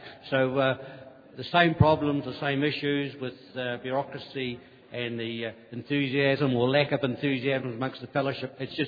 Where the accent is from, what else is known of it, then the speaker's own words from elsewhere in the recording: Christchurch, Canterbury, New Zealand; I'm an alcoholic, and I come from Christchurch, New Zealand.